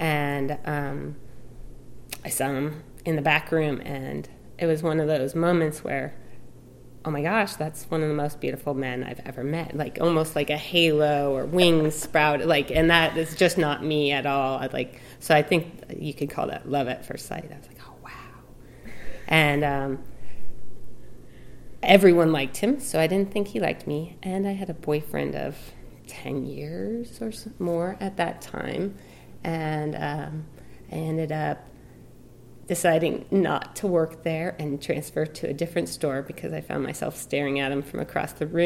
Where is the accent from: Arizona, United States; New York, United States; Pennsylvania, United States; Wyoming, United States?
Arizona, United States; also born or lived in Minnesota; Well, I was born in Minnesota, but I've lived in Arizona since I was 5, so pretty much a native Arizonan.